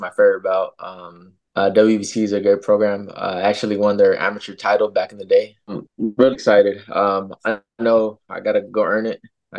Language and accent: English; Fresno, California, United States; Most definitely it's headlining in Fresno, in my hometown.